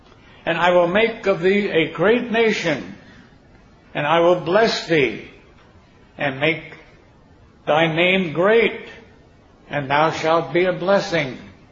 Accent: Philadelphia, Pennsylvania, United States; born there; Now, I was born in Philadelphia, so I've got a head start on all of you.

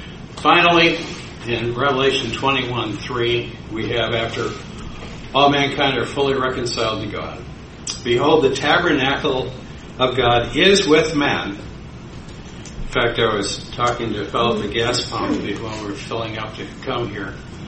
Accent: Illinois, United States; I said, well, I'm from Illinois. You know, 50 degrees is a balmy day for us.

